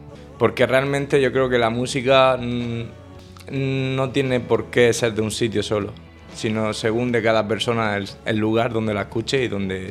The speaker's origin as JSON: {"language": "Spanish", "town": "Lorca", "region": "Region of Murcia", "country": "Spain", "said": "me gusta que mi música sea un aspecto de mi ciudad. Por eso el videoclip, gracias al concejal de cultura que nos dejó el teatro para poder grabar. Y luego algo también tan simbólico como tenemos aquí en Lorca"}